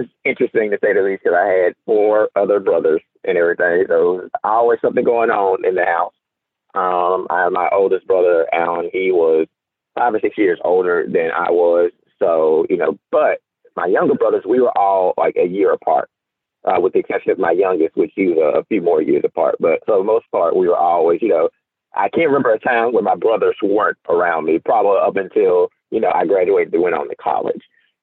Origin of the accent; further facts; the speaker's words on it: Mobile, Alabama, United States; I'm from Mobile, Alabama.